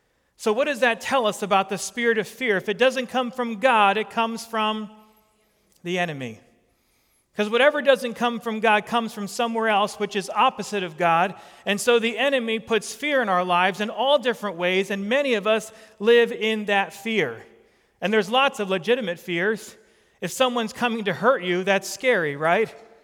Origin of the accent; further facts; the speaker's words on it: New Jersey, United States; Most of you know that I grew up in New Jersey. All of this was very real to us.